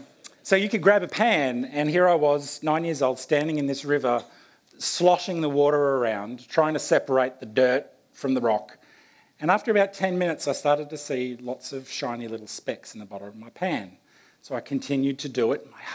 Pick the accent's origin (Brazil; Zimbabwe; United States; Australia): Australia; Victoria; When I was growing up in Australia, I would have been maybe 8 or 9 at the time. Mum and Dad took me on a road trip around the state that we live